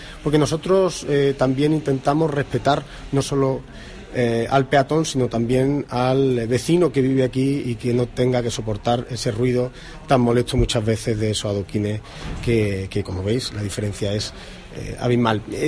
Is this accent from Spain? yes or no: yes; Andalusia, Spain; porque somos tan malagueños como cualquier otro vecino de cualquiera de los 103 municipios de la provincia.